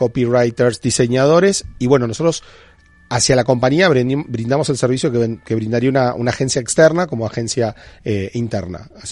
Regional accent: Argentina; accent: Argentine; moved away as an adult; now in Spain; para mí como argentino, que se notará por mi acento, que vivo hace 3 años acá

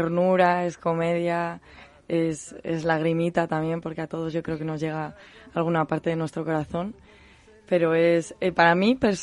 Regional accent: Burgos, Castile and León, Spain; now in Madrid, Spain; Bueno, yo es que vengo de Burgos, que es una ciudad preciosa, muy chiquitita.

